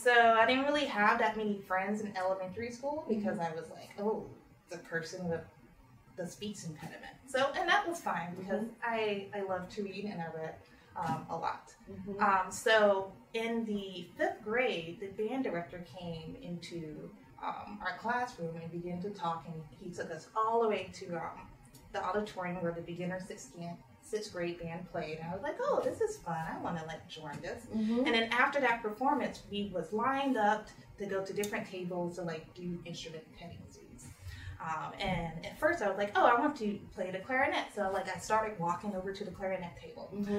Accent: Mississippi, United States; accent: Southern; I grew up in Mississippi

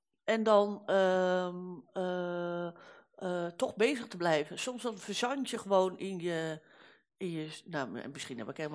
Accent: Rotterdam, South Holland, Netherlands; born there; now in Amsterdam, Netherlands; ik woon in Amsterdam. Maar ik ben in Rotterdam geboren.

